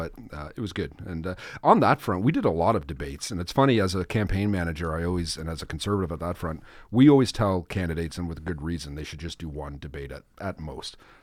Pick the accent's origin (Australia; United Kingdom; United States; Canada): Canada; Nova Scotia; I came from Ottawa, you came from Calgary. We're both from Central Nova, that's home to us, but we both were coming back.